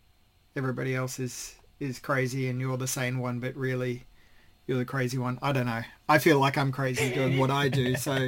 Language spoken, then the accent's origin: English; The Gap, Queensland, Australia; now in Perth, Australia; I grew up in Queensland myself in the Gap, so not like rural stuff, but you know, this strange suburb, which is, yeah, just the place that's between two hills